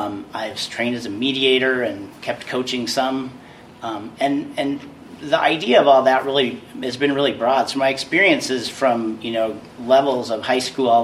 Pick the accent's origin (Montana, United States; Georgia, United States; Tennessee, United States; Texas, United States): Montana, United States; I was born and raised in Montana.